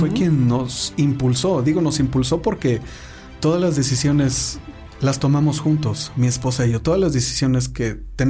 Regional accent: Santa Rosa 30, Morelos, Mexico; also born or lived in Zacatepec; Nací aquí en el estado de Morelos, en el municipio de Zacatepec.

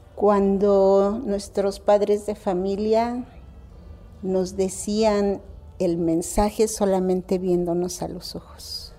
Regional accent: Cuernavaca, Morelos, Mexico; tengo 66 años, soy de Cuernavaca, Morelos, y siempre he vivido aquí en esta colonia, que es la colonia Carolina.

